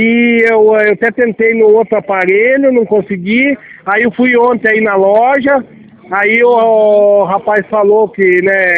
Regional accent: Ibiúna, São Paulo, Brazil; Não, eu sou de Biúna.

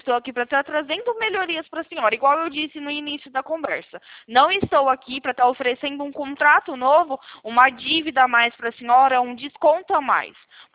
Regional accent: São Paulo, Brazil; eu não sou de São Carlos. Eu sou do interior de São Paulo.

